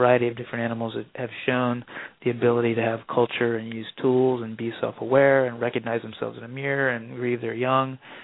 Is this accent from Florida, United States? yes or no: yes; Orlando, Florida, United States; Yeah, I grew up in Orlando, so I know right where you're at.